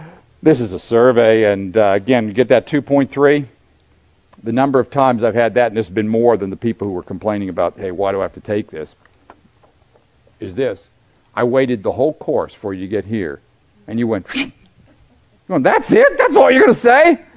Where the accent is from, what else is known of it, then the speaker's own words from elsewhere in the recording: Florida, United States; And I was from the south. I was from Florida, all right?